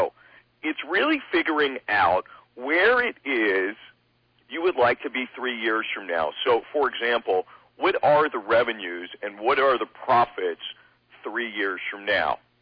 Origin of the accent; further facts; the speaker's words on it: Canada; as a Canadian we would say, move the puck down the ice.